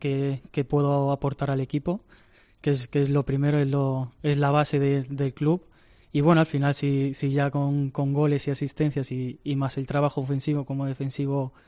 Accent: Spain; born there; al final la mayoría de mis hermanos y mi familia son de allí. Yo nací aquí en España, Pero bueno, al final es un orgullo porque te crían, ¿no?, con la cultura de República Dominicana

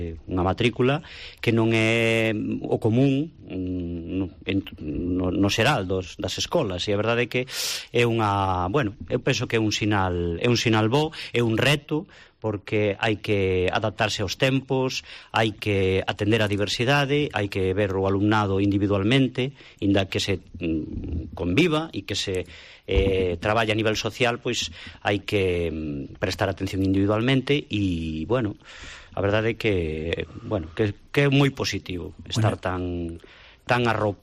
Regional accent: Maside, Galicia, Spain; eu non son dali, eu son de Maside, son masidao.

